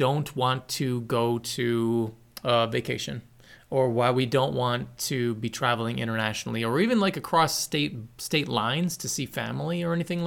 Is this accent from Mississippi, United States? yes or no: no; Queens, New York, United States; we're from Queens, New York City, where you see these freezer trucks full of body bags of your neighbors or people that you rode the subway with.